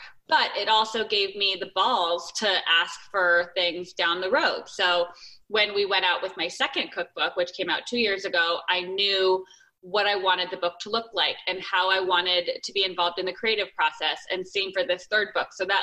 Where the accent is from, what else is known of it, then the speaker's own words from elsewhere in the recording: Arizona, United States; now in California, United States; Like I'm in California. I grew up in Arizona.